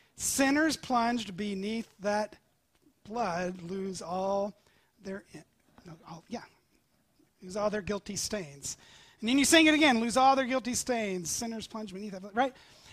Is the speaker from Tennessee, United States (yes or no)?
yes; Tennessee, United States; I was from East Tennessee. I didn't know anybody who had ever had a king before.